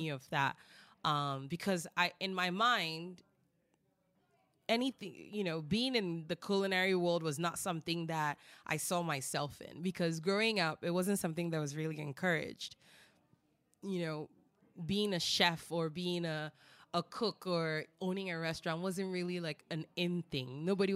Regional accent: Ghana; But growing up in Ghana, I literally used to pick the tamarind from the trees.

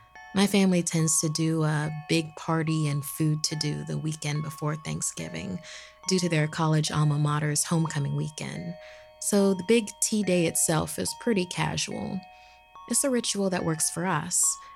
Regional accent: Pretoria, Gauteng, South Africa; now in Mochudi, Botswana; I'm originally from Pretoria, a city in South Africa.

